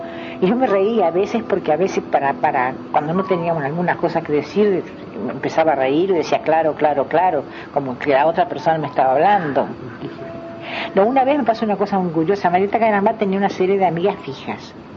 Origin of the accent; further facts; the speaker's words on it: Uruguay; also born or lived in Bahía Blanca, Argentina; Mi padre eran rusos. Cuando llegaron a Argentina, yo nací en Bahía Blanca, en Argentina. Y yo nací, a los 2 años nos vinimos para Uruguay. Cuando yo tenía 2 años nos vinimos para Uruguay, aquí nos quedamos.